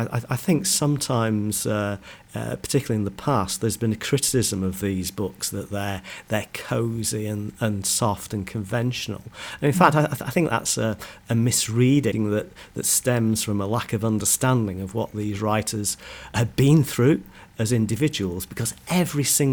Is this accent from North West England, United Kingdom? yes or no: yes; North West England, United Kingdom; And what happened was that growing up in Cheshire, there was an American who came to live in a pretty village nearby